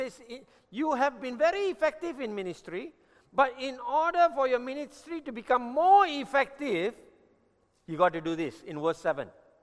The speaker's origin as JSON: {"language": "English", "country": "India", "said": "I am Indian by birth, but I grew up with Chinese."}